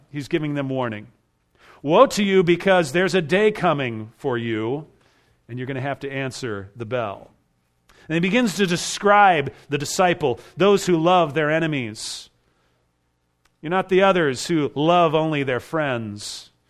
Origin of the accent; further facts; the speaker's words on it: California, United States; now in Alaska, United States; I grew up in California. I'm familiar with earthquakes, and here I am in Alaska.